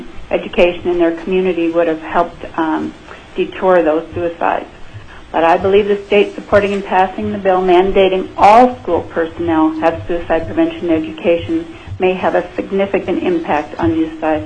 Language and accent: English; Homer, Alaska, United States; I'm from Homer, Alaska.